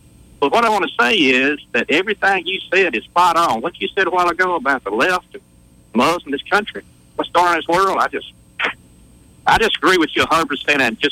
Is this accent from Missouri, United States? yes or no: no; Selma, Alabama, United States; now in Auburn, United States; So we decided we're gonna move to Auburn. Although it's my hometown, I miss Selma, you know. But we really love living in Auburn.